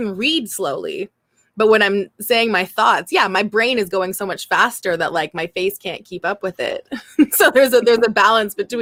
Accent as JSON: {"language": "English", "country": "Canada", "said": "because I'm Canadian."}